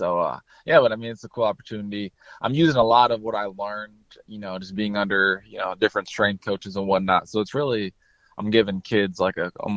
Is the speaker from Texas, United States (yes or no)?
no; DeKalb, Illinois, United States; growing up in DeKalb, you know, nobody really went Division I, especially in football.